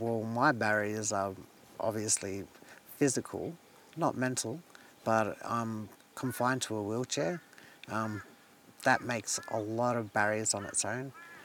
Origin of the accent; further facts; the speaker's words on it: Alice Springs, Northern Territory, Australia; I'm from Alice Springs. I'm 35 years old.